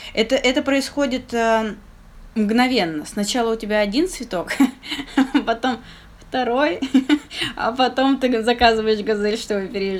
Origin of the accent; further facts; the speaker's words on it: Sochi, Krasnodar Krai, Russia; also born or lived in Saint Petersburg; Всем привет … я действительно приехала из Сочи, жила в Санкт-Петербурге 7 лет. И вот недавно, 2 месяца назад, я переехала в Сочи.